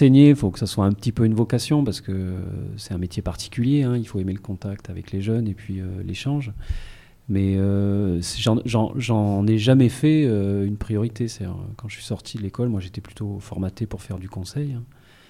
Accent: Digne, Provence-Alpes-Côte d'Azur, France; moved away as an adult; also born or lived in Bouches-du-Rhône; je suis parti de Digne pour faire ces études

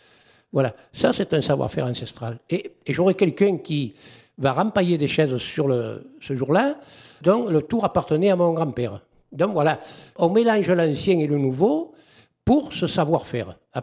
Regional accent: Valensole, Provence-Alpes-Côte d'Azur, France; on reste un village malgré tout agricole. Et moi, en tant qu'ancien, puisque je suis natif de Valensole

